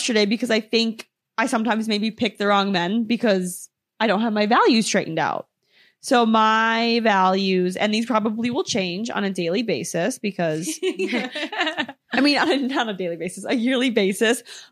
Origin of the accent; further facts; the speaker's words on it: Minnesota, United States; Like when I was growing up in Minnesota, the people I was dating were also from Minnesota.